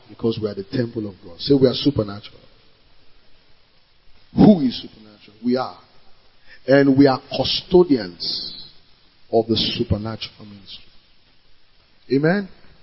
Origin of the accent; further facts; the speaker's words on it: Nigeria; You can't receive from me as a lawyer. You can't receive from me as a Nigerian.